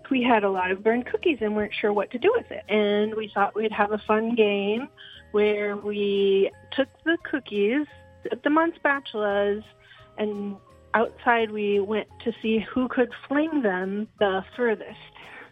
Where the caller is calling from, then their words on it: Toledo, Ohio, United States; I am calling from Toledo, Ohio.